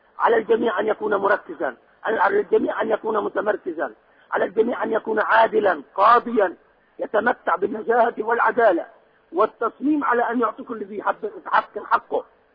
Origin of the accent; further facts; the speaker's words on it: Palestine; ونحن كلنا فلسطينيين